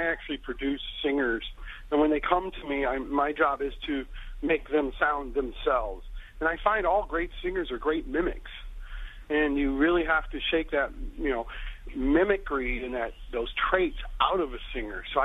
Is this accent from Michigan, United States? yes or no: yes; Michigan, United States; accent: Michigan; Myself, when I sing, people tell me, because I'm from Michigan, they say I have a Michigan accent.